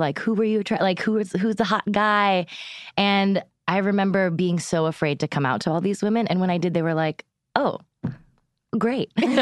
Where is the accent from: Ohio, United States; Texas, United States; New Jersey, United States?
Texas, United States; Pampa; born there; Born in Pampa, Texas